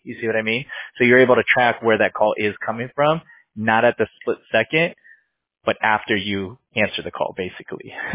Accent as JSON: {"language": "English", "region": "California", "country": "United States", "tie": "born there", "said": "I was born in California, so in LA County."}